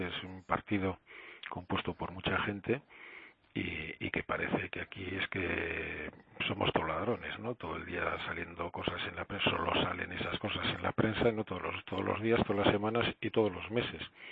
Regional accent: Basque Country, Spain; poder decir que pues yo soy vasco y soy español

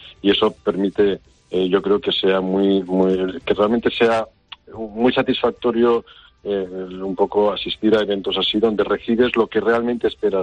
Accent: Valencian Community, Spain; no como valencianos, sino ya como a nivel nacional, de lo que tenemos en nuestro país

